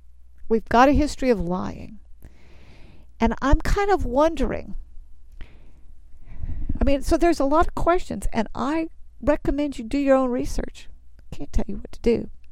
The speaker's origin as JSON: {"language": "English", "country": "United States", "said": "And I'm an American. And I was reared that we were for liberty and justice for all."}